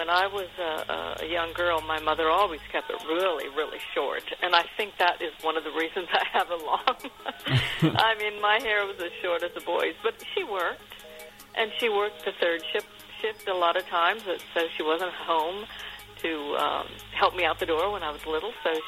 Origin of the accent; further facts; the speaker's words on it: Wabash, Indiana, United States; I grew up in Wabash, Indiana, and we used to get quite a bit there.